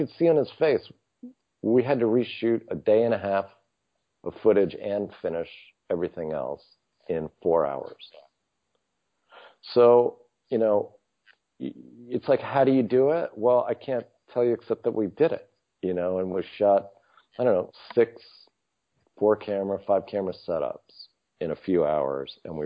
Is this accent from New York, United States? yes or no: yes; New York City, New York, United States; I was raised in New York, went to college in New York, and lived in New York City for many years